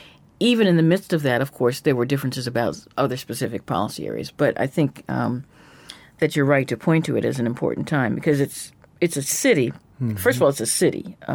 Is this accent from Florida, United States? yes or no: no; Washington, District of Columbia, United States; And I grew up in Washington, D.C., and my mother did as well